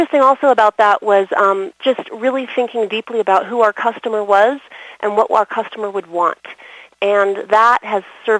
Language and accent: English; Washington, District of Columbia, United States; born there; I was born in Washington, D.C., and it's very conservative back east.